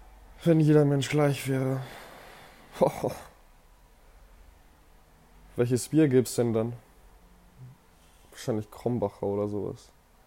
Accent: Wangerooge, Lower Saxony, Germany; Ich bin auch kein Kölsche Jung. Ich bin auch ein Wangerooger Jung.

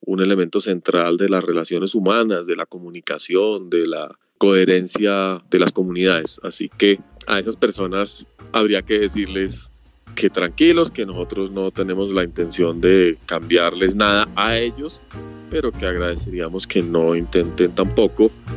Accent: Colombia; tuviese que inventarme a mí misma en Colombia y me fue bien. Yo creo que me fue mejor que en cualquier otra parte porque pues estoy aquí en mi tierra

